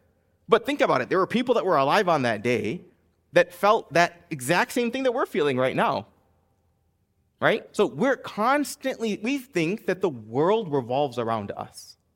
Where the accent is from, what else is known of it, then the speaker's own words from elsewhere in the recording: United States; make an announcement, hey, I'm from America. Do you know I have this degree? I spent more money than you.